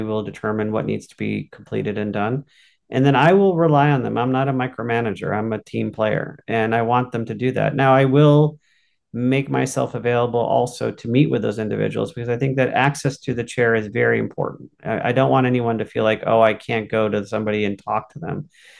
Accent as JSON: {"language": "English", "region": "New England", "country": "United States", "tie": "born or raised there", "said": "I grew up in New England. This is my home."}